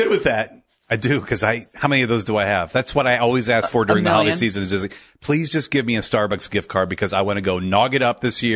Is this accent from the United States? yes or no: yes; Cleveland, Ohio, United States; I'm from Cleveland.